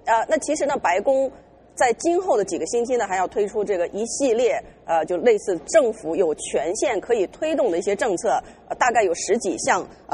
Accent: United States; 涉及到都是我们美国人所说的这个 pocketbook

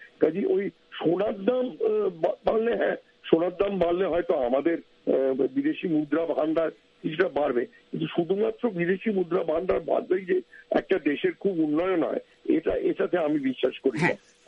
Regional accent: India; আমি একজন ভারতীয় অর্থনীতিবিদ

